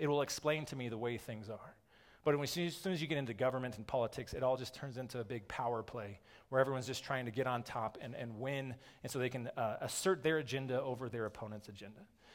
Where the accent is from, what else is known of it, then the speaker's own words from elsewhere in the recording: United States; and I am American, I sure as heck am not going to submit to any king.